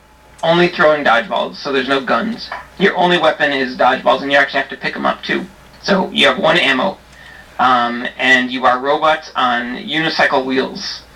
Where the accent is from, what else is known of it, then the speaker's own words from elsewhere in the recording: Boston, Massachusetts, United States; I work, I'm from Boston, and I work next to, or around the Dejaban Studios